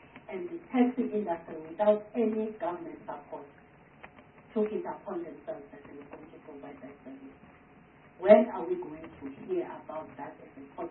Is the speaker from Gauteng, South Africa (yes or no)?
no; Harding, KwaZulu-Natal, South Africa; born there; I was born in Harding in the rural area.